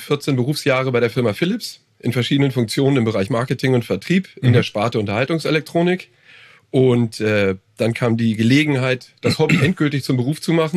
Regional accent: Hamburg, Germany; Nee, ich bin aus Hamburg. Aus dem Vorort von Hamburg, wohne aber da.

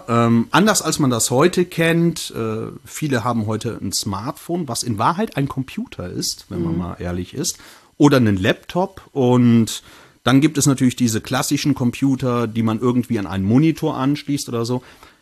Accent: Cologne, North Rhine-Westphalia, Germany; ich bin groß geworden in Köln. Meine Mutter hat 12 Geschwister.

